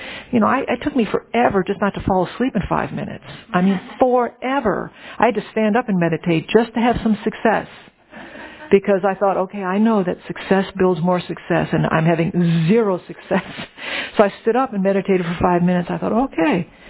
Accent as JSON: {"language": "English", "town": "New Orleans", "region": "Louisiana", "country": "United States", "tie": "born or raised there", "said": "So I wasn't raised in any church, which growing up in New Orleans, you kind of are all, you're Baptist and Catholic just by osmosis."}